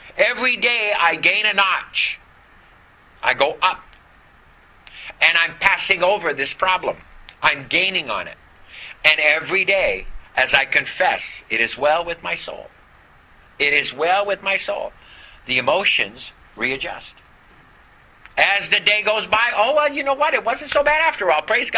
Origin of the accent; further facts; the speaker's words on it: Canada; Well, that's like me trying to give up being Canadian.